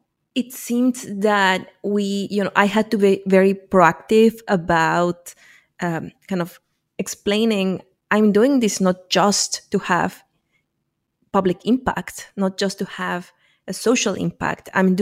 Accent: Mexico City, Mexico; I grew up in Mexico City and in a very sort of like slummy part of Mexico City, not on the nice part of Mexico City. So I grew up basically with zero government resources, in areas that are ignored

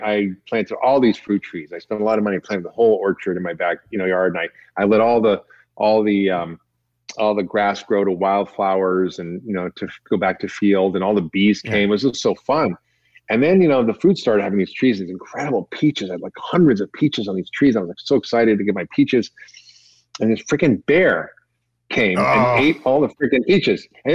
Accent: Toronto, Ontario, Canada; my mother, when I was growing up in Toronto, because she lived in Europe for 11 years after the war.

